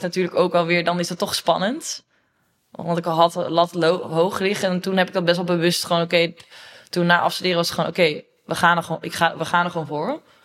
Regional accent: North Brabant, Netherlands; En wij zijn allebei opgegroeid in Brabant en love Brabant.

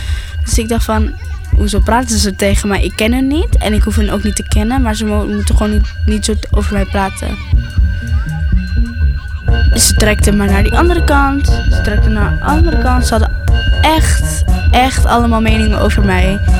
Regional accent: Morocco; Ik ben gewoon Marokkaans en Nederlands.

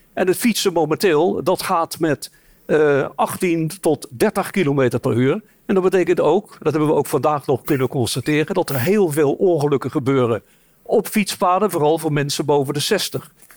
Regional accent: Westland, South Holland, Netherlands; Ik kom zelf uit Westland.

